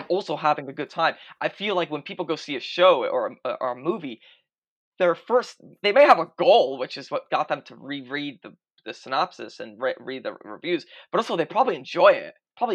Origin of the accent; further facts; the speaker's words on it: Brooklyn, New York, United States; I grew up in Brooklyn in mm-hmm. a really religious community.